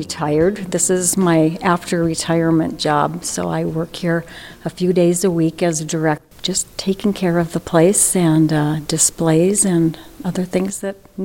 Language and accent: English; East Grand Forks, Minnesota, United States; now in Warren, United States; I'm not born and raised in this area. I mean, here in Warren, I come from East Grand Forks